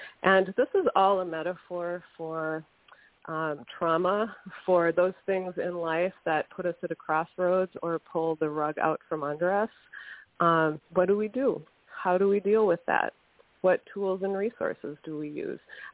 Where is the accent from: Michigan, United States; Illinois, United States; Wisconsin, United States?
Wisconsin, United States; You mentioned in the introduction that I'm from Northeast Wisconsin, and my inspiration, first and foremost, comes from nature.